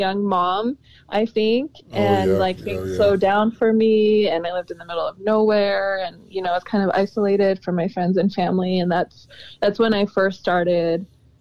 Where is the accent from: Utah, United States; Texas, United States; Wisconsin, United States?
Utah, United States; Salt Lake City; I didn't grow up here. I grew up in Salt Lake City.